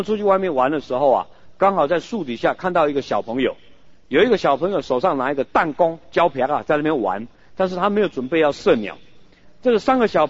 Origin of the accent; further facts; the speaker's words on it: China; 所以我们中国人说，己所不欲勿施于人啊